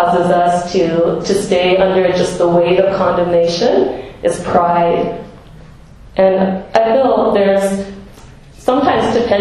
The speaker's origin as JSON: {"language": "English", "region": "Minnesota", "country": "United States", "said": "for me, I grew up, you know, I'm white, I'm from Minnesota."}